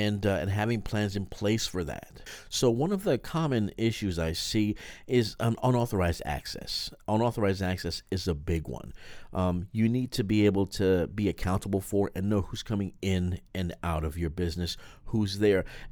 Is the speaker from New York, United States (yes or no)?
yes; New York, United States; You don't want to be rude, but you know, being a New Yorker, you know, being rude is part of the, right.